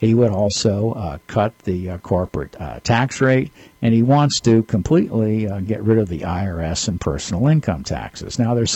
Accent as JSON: {"language": "English", "region": "Texas", "country": "United States", "said": "Please, Mr. Perry, I'm from Texas, and any Texan knows"}